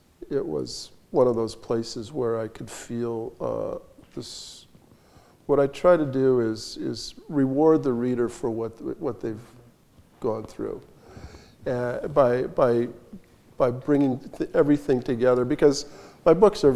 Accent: Madison, Wisconsin, United States; I grew up in Madison, Wisconsin, the home of the progressive movement.

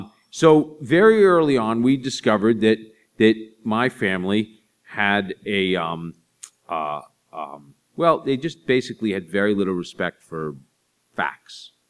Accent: Boston, Massachusetts, United States; I came from the inner city of Boston. I came from Dorchester, Massachusetts, which is a very unique place. very working class, pretty heavily Irish influence in my neighborhood

